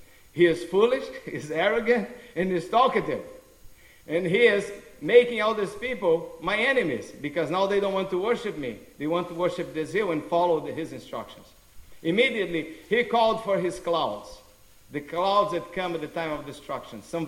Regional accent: São Paulo, Brazil; now in United States; when I grew up in Sao Paulo, there was no snow, but there was a lot of hell.

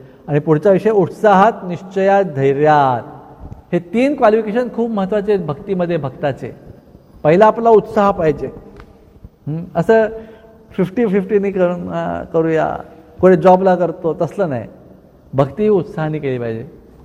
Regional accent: Tarapur, Maharashtra, India; की आमचं गाव होतं तारापूर, कधी तारापूर येणार

